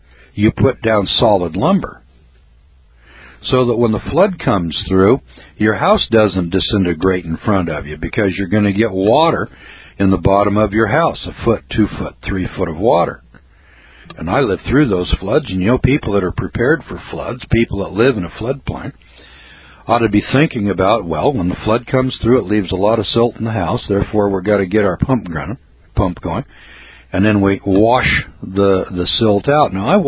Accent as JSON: {"language": "English", "region": "California", "country": "United States", "said": "Now, I'm from California, and I can tell you that about every 30 years or so, you have a big flooding pattern comes through. And in the Eel River Valley, where I'm from"}